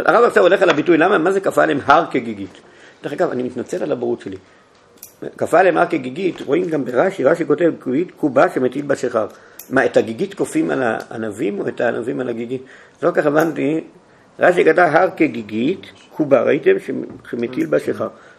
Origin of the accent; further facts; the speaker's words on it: Tel Aviv, Tel Aviv District, Israel; born there; האם אני, שנולדתי במרכז שפירה, יחליט להיות אני.